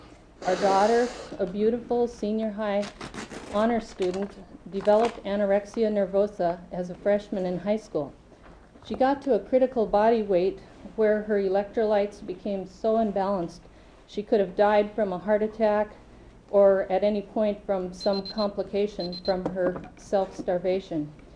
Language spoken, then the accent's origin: English; Homer, Alaska, United States; from Homer, Alaska, and thank you for the chance to speak here today.